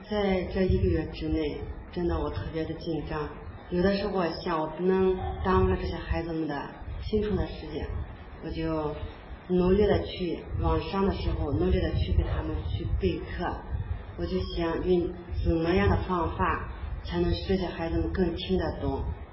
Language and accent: Chinese; Gansu, China; now in Leibo, China; 我是来自甘肃的修女，我甘肃的工作是在孤儿院工作